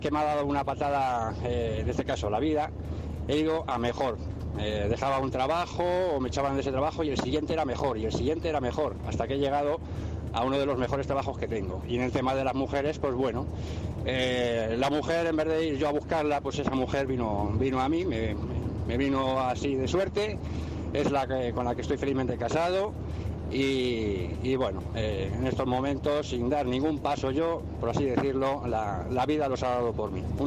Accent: Madrid, Community of Madrid, Spain; de Madrid.

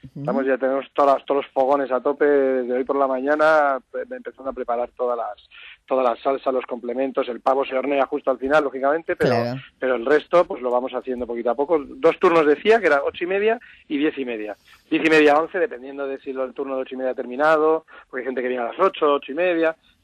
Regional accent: San Sebastián, Basque Country, Spain; El único español soy yo y yo soy de Donosti

